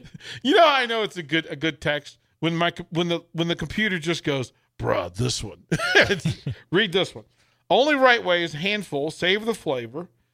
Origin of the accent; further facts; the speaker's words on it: Virginia, United States; I'm from Virginia, and there was a weird thing. Like, we're actually D.C. We're closer to D.C. than we are Appalachia.